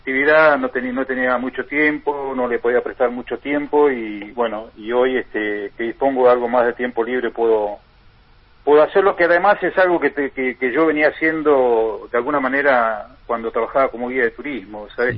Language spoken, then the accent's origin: Spanish; Río Grande, Tierra del Fuego, Argentina; born there; now in Ushuaia, Argentina; Para mí Río Grande ha sido un poco mi cuna, mi ciudad en la que nací, y bueno, y después todos los años que estoy viviendo en Ushuaia, que es donde me he desarrollado en este mundo que es el turismo